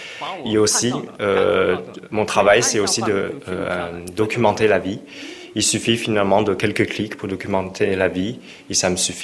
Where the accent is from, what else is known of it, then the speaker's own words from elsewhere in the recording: Wuxi, Jiangsu, China; French is a second language; C'est un des photographes qui se trouve aussi dans ma ville natale, Wuxi